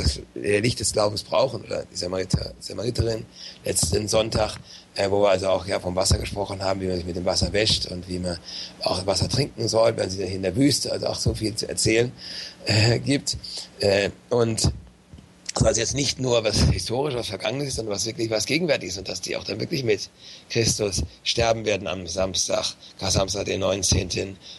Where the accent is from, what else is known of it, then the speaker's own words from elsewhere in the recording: Germany; moved away; ich bin ja aus Deutschland, stamme aus Deutschland, Diözese Mainz